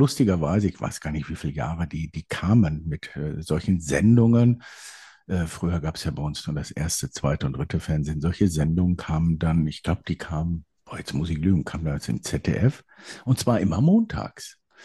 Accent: Dortmund, North Rhine-Westphalia, Germany; also born or lived in Hagen; Also ich komme aber aus Hagen, bin aber schwerpunktmäßig früher in Dortmund auch groß geworden, also dann doch irgendwie Pott.

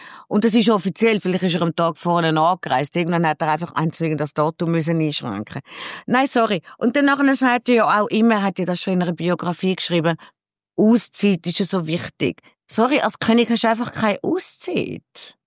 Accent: Glarus, Switzerland; Also ich bin ja auch Glarner.

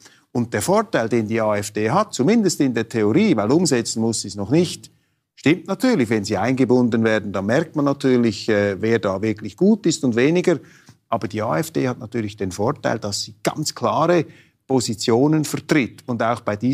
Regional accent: Switzerland; Ich sage Ihnen hier als Schweizer und als jemand, der einen Eid geleistet hat auf eine sehr demokratische Grundverfassung mit direkter Demokratie

